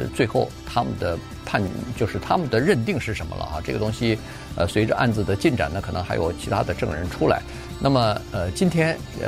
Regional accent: China; 这个我们中国人说叫做言多必失啊

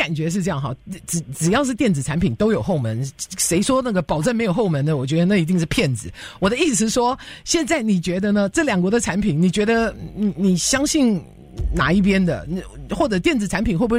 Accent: United States; 他确实收集了我们美国人的这些个人讯息

